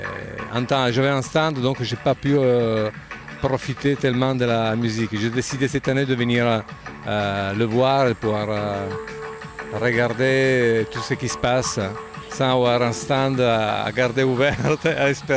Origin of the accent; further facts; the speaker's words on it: Fréjus, Provence-Alpes-Côte d'Azur, France; Mais je viens de Fréjus. Je suis italien d'origine et je viens de Fréjus dans le Var.